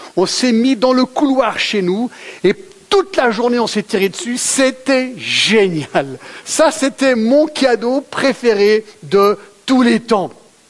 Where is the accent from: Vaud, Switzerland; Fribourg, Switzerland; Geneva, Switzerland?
Geneva, Switzerland; parce que j'ai grandi à Genève